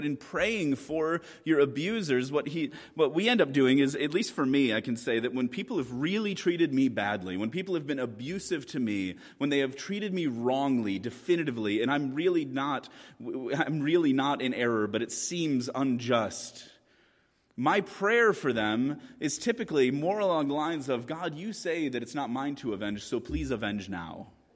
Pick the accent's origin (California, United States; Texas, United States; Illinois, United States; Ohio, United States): Illinois, United States; Chicago; now in Washington, United States; I grew up in Chicago. In Chicago, when somebody wants to curse you, they just curse you.